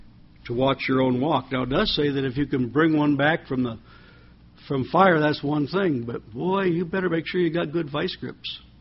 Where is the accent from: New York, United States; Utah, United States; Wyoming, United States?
Wyoming, United States; also born or lived in Colorado; Growing up in Wyoming and spending a lot of time in Colorado and so forth, I've seen many fences.